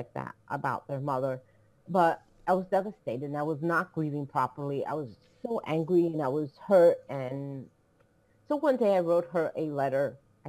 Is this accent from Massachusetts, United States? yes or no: no; New Jersey, United States; now in Florida, United States; Well, I live in Florida right now. I'm originally from New Jersey. Moved away to go to college. I went to Berkeley, California for a year, then went back to New Jersey when my dad got sick to help my mom.